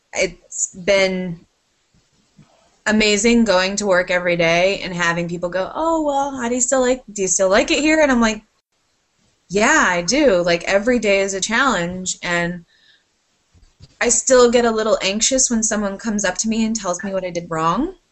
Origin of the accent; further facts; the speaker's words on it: Connecticut, United States; everybody at work knew that I'm from Connecticut.